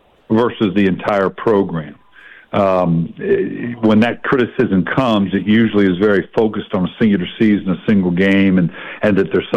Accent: West Coast, United States; now in Columbus, United States; Well, growing up on the West Coast, obviously a little bit different perspective. Now, I live in Columbus, Ohio now

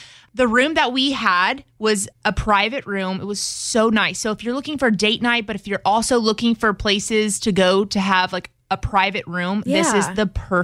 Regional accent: Louisiana, United States; It is because we're from Louisiana.

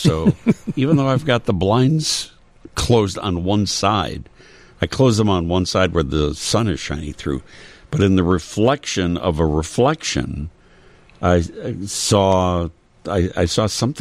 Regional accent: Indiana, United States; and you can probably relate to this, Shwani, growing up in Northwest Indiana, when they opened up that Sears at River Oaks.

